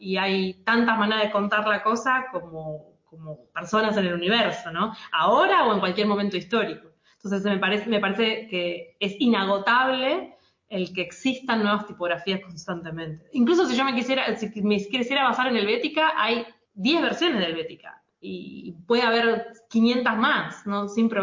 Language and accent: Spanish; Buenos Aires, Argentina; Yo soy una diseñadora de tipografías de Argentina. Nací y vivo en Buenos Aires.